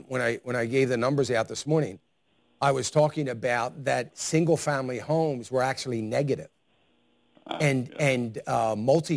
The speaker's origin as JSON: {"language": "English", "town": "Philadelphia", "region": "Pennsylvania", "country": "United States", "said": "I'm from the East. I'm from the East. I'm from the Philadelphia area."}